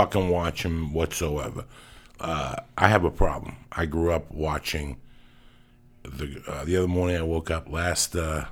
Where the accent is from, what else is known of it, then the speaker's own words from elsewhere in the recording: Cuba; English is a second language; Don't try to run it by me, because I came from Cuba.